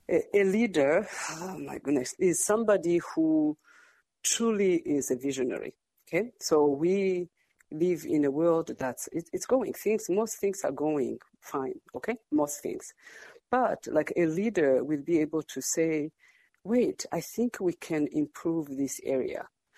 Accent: Burundi; also born or lived in Rwanda / Burkina Faso / France; now in Fargo, United States; Now I say that I'm from Fargo. Grew up in Burundi and Rwanda, Burkina Faso in West Africa, France, and then here.

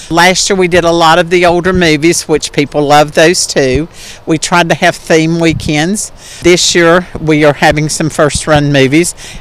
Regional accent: Gate City, Virginia, United States; In Gate City, Virginia. Uh-huh. I grew up in the country, and Phil is a townie

